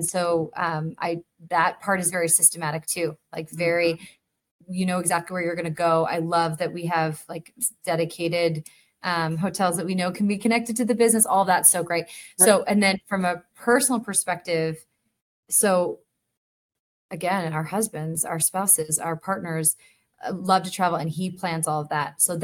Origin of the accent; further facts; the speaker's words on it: New York, United States; now in Salt Lake City, United States; I grew up outside New York City. I would live there if it was up to me.